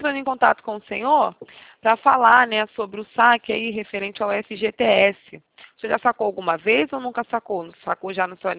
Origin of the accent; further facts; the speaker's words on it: Rio de Janeiro, Brazil; Sou é do Rio de Janeiro, né? O meu escritório também fica aqui no Rio de Janeiro, aqui na Avenida Boulevard, 28 de setembro.